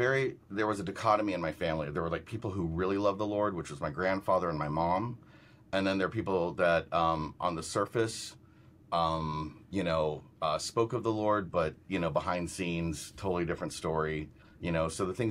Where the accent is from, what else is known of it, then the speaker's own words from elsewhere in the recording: Florida, United States; So my story is I grew up in Florida. I have a brother and a sister